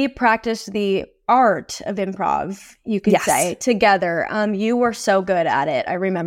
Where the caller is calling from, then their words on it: Cape Cod, Massachusetts, United States; I'm zooming in from Cape Cod. I'm here with my parents.